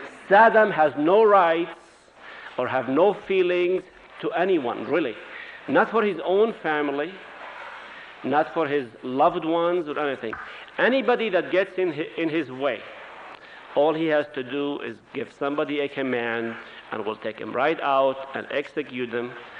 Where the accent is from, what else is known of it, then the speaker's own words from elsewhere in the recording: Haifa, Haifa District, Israel; also born or lived in Nazareth; I was born in Nazareth, shortly after Israel became a state. My parents have been in Palestine since the 1600s, so I'm a Palestinian by origin. I'm fluent in Arabic and in Hebrew, and I was raised in Haifa